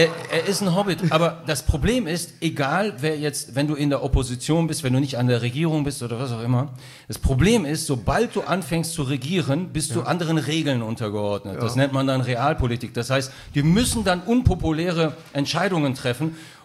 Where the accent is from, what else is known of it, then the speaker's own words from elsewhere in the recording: Bielefeld, North Rhine-Westphalia, Germany; born there; Ich bin ja in Bielefeld geboren